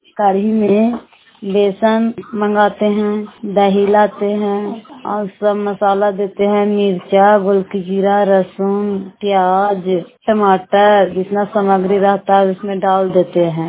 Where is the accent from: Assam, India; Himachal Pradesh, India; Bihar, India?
Bihar, India; Bara Kharjama; मैं बारा खरजामा की रहने वाली हूँ। नूरसराय थाना पड़ता है, जिला नालंदा।